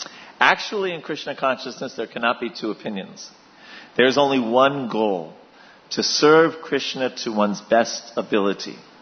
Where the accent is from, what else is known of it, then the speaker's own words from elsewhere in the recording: New York, United States; My guess is that I was brought up in New York.